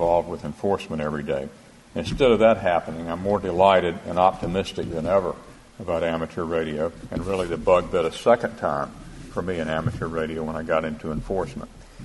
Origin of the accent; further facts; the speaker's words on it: the Carolinas, United States; Growing up in the Carolinas, everybody in town knew of Grady Horton and Al Norris and Morris Hall and Joe Abernathy and Dr. Patton.